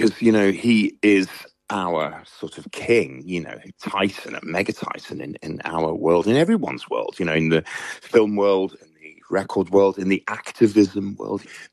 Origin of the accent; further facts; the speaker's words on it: Wales, United Kingdom; as a child growing up in North Wales